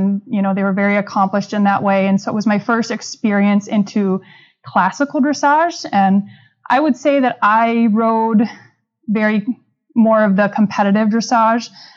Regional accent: New Glarus, Wisconsin, United States; So I grew up in Wisconsin, and this was a little town of New Glarus, Wisconsin. So I was around the Madison area, which is the capital city.

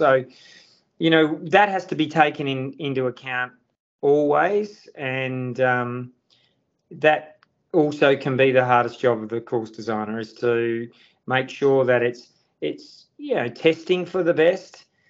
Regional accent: Perth, Western Australia, Australia; Well, I grew up in Perth, Western Australia.

